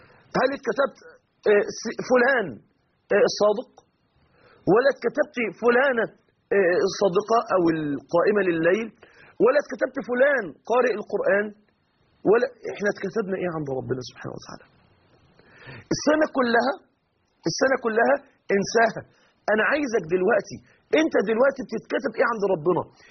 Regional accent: Mansoura, Dakahlia, Egypt; انا مثلا من المنصوره

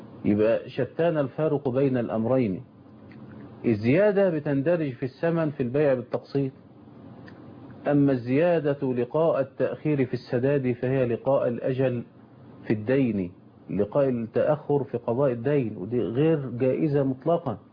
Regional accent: Egypt; على النحو المعمول به عندنا في مصر

